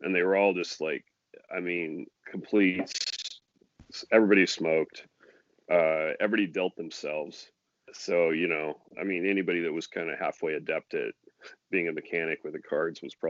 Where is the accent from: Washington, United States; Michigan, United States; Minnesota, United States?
Washington, United States; Olympia; Yeah, I grew up in Olympia, Washington. And I lived there until I was like 25.